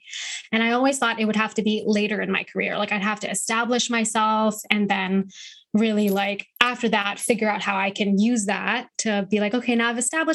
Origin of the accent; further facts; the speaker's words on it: Thailand; English is a second language; So there is, like, I'm Thai Indian, so I born in Thailand. I have Thai passport, Thai nationality, but my ethnicity is Indian. So my family is Punjabi, but we've been here for generations.